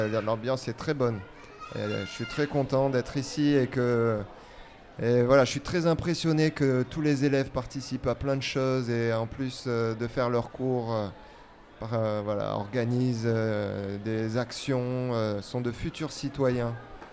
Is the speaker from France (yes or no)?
yes; France; La France, mon pays natal.